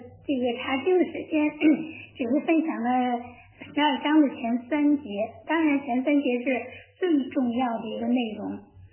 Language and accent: Chinese; China; 我们中国人在春节的时候呢，都说五福临门。